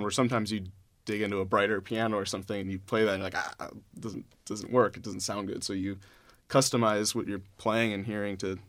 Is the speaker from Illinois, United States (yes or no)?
yes; Libertyville, Illinois, United States; But I'm from Libertyville, which is about 40 minutes away from Evanston, which is where Northwestern is.